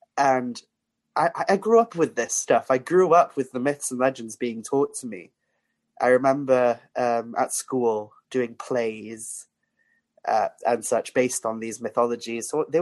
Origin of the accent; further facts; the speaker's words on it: Wales, United Kingdom; growing up on Anglesey, I was surrounded by circles of stone and standing stones and chambered